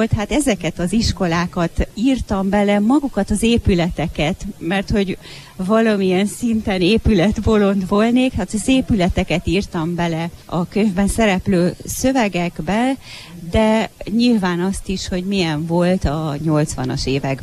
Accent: Cluj-Napoca, Cluj County, Romania; Én a 70-es évek elején születtem, és 1979-től voltam iskolás. Ez a könyv nagyjából a 79-től 89-ig terjedő iskolás éveket örökíti meg. Kolozsváron járhattam iskolába, így hozta a sors.

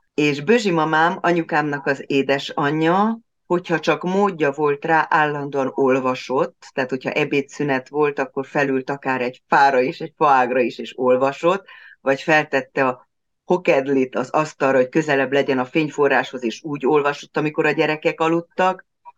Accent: Budapest, Hungary; Én a Köteles utcai szülészeten születtem, Köteles Sámuel utcában, ugye ott is tanítok a Művészeti Egyetemen, és egyből idehoztak a Bodoni utcába aztán, ahol most is lakom.

